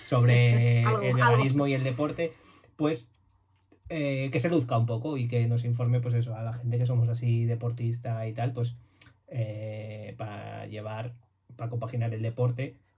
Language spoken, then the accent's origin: Spanish; Santander, Cantabria, Spain; Sí, somos de Santander.